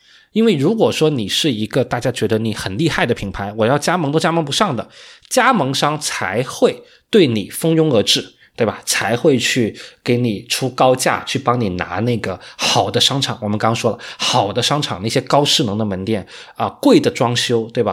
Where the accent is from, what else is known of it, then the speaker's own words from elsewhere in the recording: Guangdong, China; 也是我们广东人特别爱喝的一个类目，叫柠檬茶哈